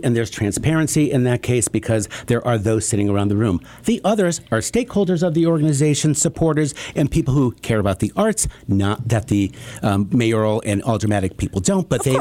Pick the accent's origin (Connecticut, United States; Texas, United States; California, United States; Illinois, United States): Connecticut, United States; Waterbury; I was born and raised in Waterbury.